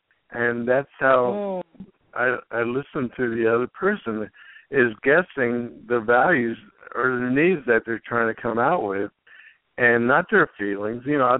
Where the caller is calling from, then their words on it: Santa Barbara, California, United States; Oh, Santa Barbara, California.